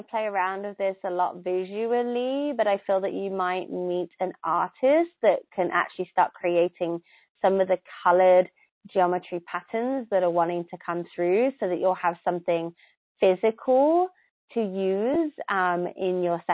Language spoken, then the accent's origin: English; England, United Kingdom; sorry, I'm English